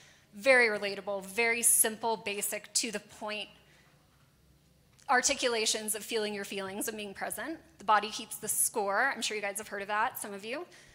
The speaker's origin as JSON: {"language": "English", "town": "Los Angeles", "region": "California", "country": "United States", "said": "And I'm from Los Angeles."}